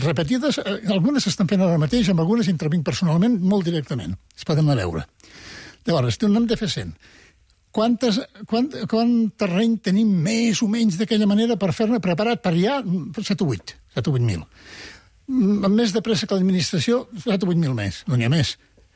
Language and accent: Catalan; Lleida, Catalonia, Spain; now in Barcelona, Spain; i vaig venir a Barcelona, que sóc de Lleida, l'any 64